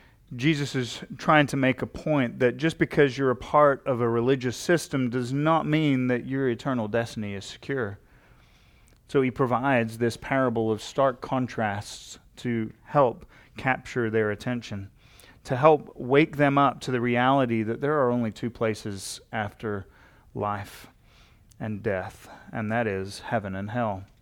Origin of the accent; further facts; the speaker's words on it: London, United Kingdom; I grew up in London, England, and attended church as a young child.